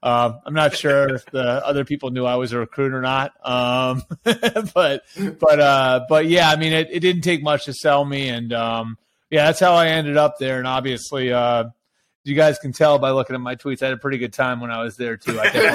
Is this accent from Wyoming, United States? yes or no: no; Massachusetts, United States; Yeah, sure. I grew up outside of Boston.